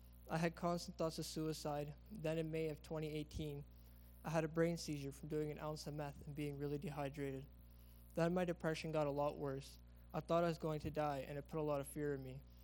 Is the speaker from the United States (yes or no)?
no; Lethbridge, Alberta, Canada; I'm 21 years old. I'm from Lethbridge